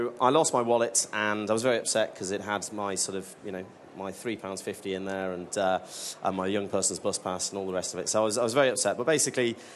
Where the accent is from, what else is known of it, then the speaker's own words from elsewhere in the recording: Stoke-on-Trent, West Midlands, United Kingdom; Well, I grew up in Stoke-on-Trent